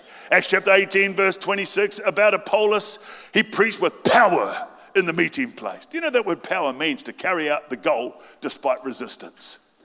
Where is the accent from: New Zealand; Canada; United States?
New Zealand; I come from New Zealand originally, and it's a little country